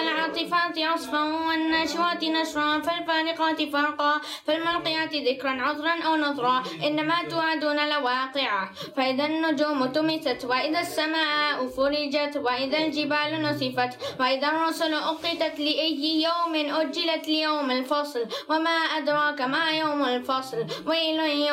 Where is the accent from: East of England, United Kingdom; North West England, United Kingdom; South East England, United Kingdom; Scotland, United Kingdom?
North West England, United Kingdom; Manchester; I am from Manchester.